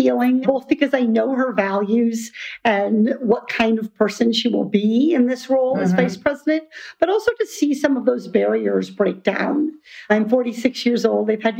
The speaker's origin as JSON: {"language": "English", "region": "Iowa", "country": "United States", "tie": "born or raised there", "said": "I grew up in Iowa, far from the ocean."}